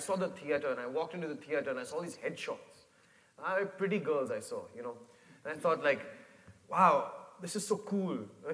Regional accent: New Delhi, Delhi, India; now in United States; When I moved from New Delhi, so when I was growing up in Delhi, I felt very comfortable.

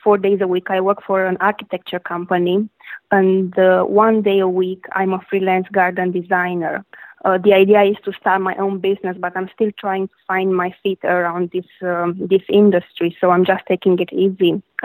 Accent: Transylvania, Romania; I'm originally from Romania. From Transylvania, you probably heard of it. It's the land of Dracula and the Carpathian Mountains.

